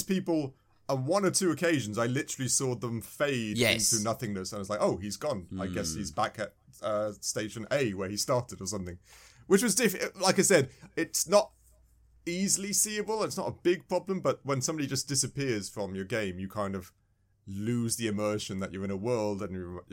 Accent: England, United Kingdom; I am from England, ladies and gents. I'm sure, hopefully, I've still got an accent of some sort where it denotes it.

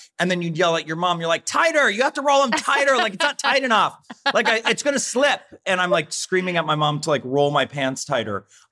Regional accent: Rossford, Ohio, United States; Well, I mean, I grew up in Rossford, Ohio, right?

